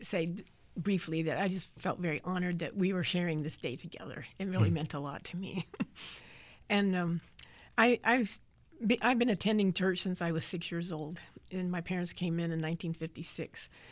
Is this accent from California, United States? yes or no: yes; California, United States; And I moved back to California. I grew up in Southern California